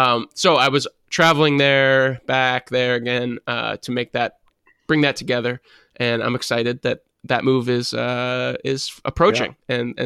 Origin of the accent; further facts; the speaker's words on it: Canada; now in United States; one of the biggest things that we encounter as Canadians and as a Canadian here in the States